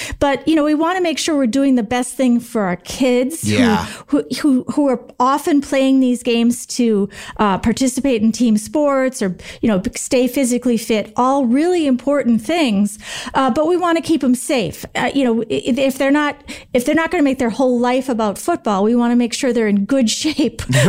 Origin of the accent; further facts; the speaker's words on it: Green Bay, Wisconsin, United States; I grew up right around Green Bay. So the Green Bay Packers were my team.